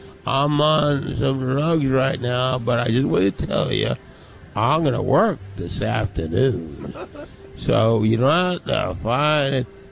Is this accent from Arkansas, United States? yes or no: yes; Arkansas, United States; I don't want people to know I'm from Arkansas, okay?